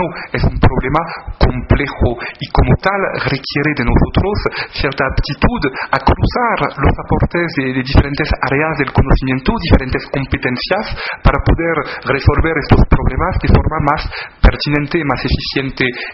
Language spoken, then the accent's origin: Spanish; France; Spanish is a second language; now in Mexico; siendo yo el francés de nacionalidad